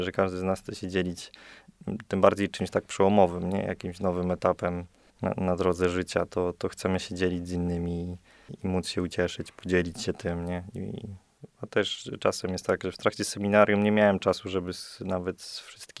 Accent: Greater Poland Voivodeship, Poland; Pochodzę z parafii świętego Benedykta w Chlewie. Moja parafia jest już w województwie łódzkim, chociaż ja tak oryginalnie, moja wioska rodzinna jest jeszcze w Wielkopolsce. Tak na takim skraju województw wielkopolskiego i łódzkiego.

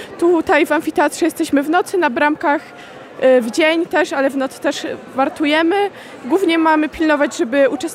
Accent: Rzeszów, Subcarpathian Voivodeship, Poland; Mam 17 lat i jestem z Rzeszowa.

